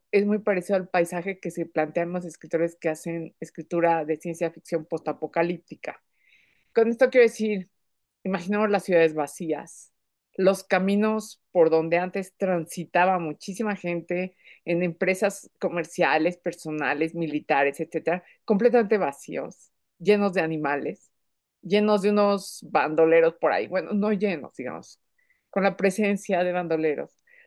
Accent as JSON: {"language": "Spanish", "country": "Mexico", "said": "Soy escritora, soy mexicana."}